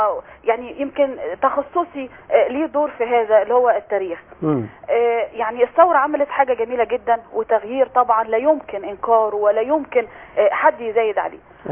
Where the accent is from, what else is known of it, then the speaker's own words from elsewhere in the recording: Egypt; احنا مصريين وفخورين ان احنا مصريين،